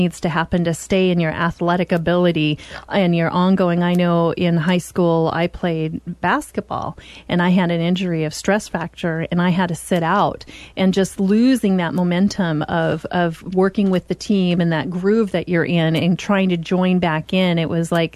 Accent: South Dakota, United States; And I said, oh, girl, I'm from South Dakota.

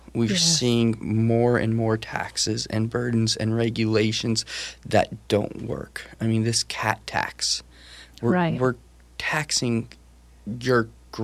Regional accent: West Salem, Oregon, United States; I grew up in West Salem, attended then a private school called Western Mennonite, now Western Christian School, through middle school and high school.

